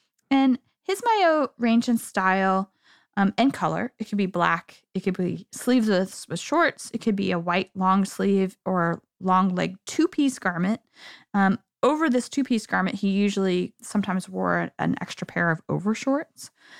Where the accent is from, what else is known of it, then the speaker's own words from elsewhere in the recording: New York, United States; as New Yorker, black is the obvious answer for me.